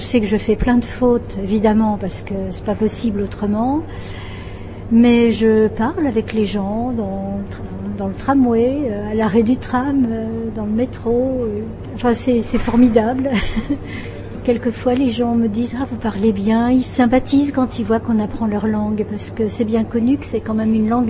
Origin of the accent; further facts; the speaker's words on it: Nancy, Grand Est, France; je viens de Nancy. J'ai toujours rêvé d'apprendre la langue tchèque, pour dire la vérité, parce que ma mère était tchèque.